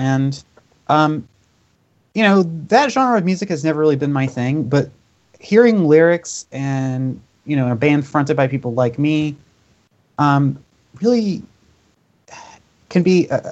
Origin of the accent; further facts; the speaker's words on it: West Virginia, United States; I'm from West Virginia. I've lived here my whole life and plan to stay here, unlike most of my friends.